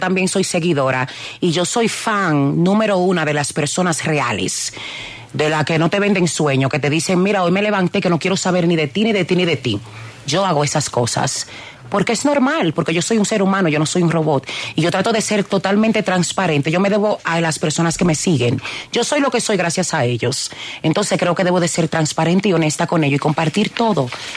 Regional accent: New York, United States; Mis hermanos, yo me crié en Nueva York.

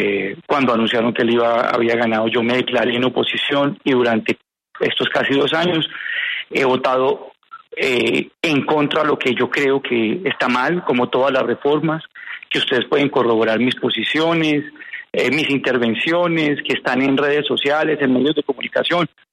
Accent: Colombia; yo los vine a ver por televisión, como cualquier colombiano que los ve ahorita

